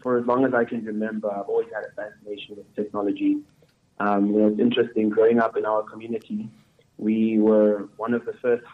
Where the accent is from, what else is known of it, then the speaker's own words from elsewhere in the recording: Bushbuckridge, Mpumalanga, South Africa; now in Johannesburg, South Africa; I'm originally from Tulamahashe in Bushbuck Ridge, which is like a township or a village. But I currently stay in Four Ways in Johannesburg at the moment.